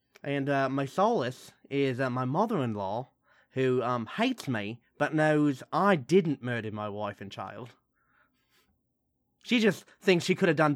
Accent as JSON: {"language": "English", "country": "New Zealand", "said": "I'm not Australian, I'm New Zealand."}